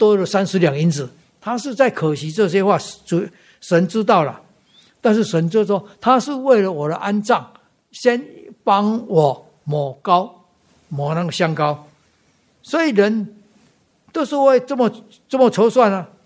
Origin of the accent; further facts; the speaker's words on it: Taiwan; 我已经信到麻痹了，我们台湾话我信到麻痹了